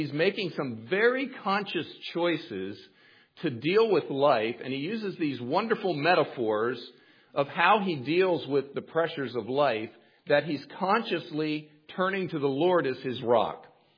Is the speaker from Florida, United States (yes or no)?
no; Maryland, United States; what we did with Youth for Christ in where I grew up in Maryland was we would bring in big name speakers